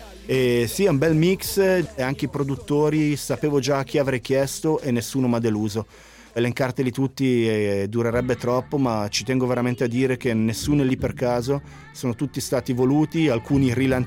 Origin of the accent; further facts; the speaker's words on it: Bellinzona, Ticino, Switzerland; also born or lived in Locarno; io sono di Bellinzona ma sono nato a Locarno